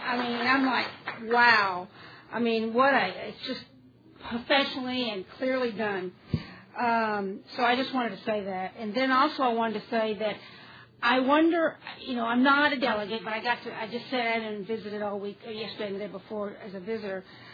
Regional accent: Dallas, Texas, United States; I'm from Texas.

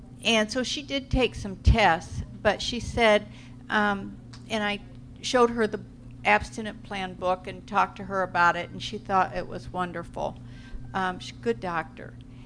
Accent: Phoenix, Arizona, United States; and I'm from Phoenix, Arizona, and so now it is 113 there.

